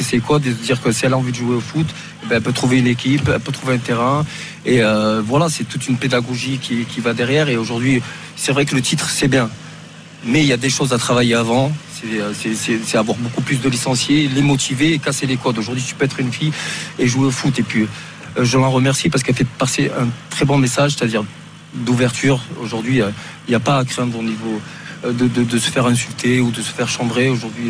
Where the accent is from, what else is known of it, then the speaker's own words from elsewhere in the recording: France; moi ma soeur quand j'ai grandi en France